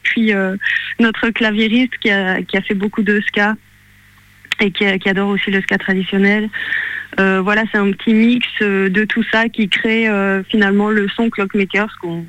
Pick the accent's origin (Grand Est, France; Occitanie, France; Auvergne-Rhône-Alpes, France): Grand Est, France; Sélestat; On est en Alsace, de Célestat, pour moi, pour ma part en tout cas.